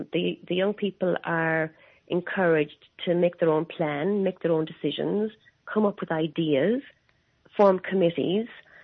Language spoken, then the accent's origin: English; Ireland; And I think as Irish people in general, it's something that we shy away from.